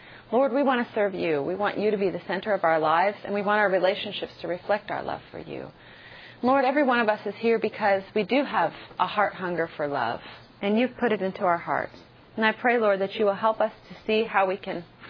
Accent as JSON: {"language": "English", "country": "United States", "tie": "born or raised there", "said": "my husband is from Africa, and I grew up in America."}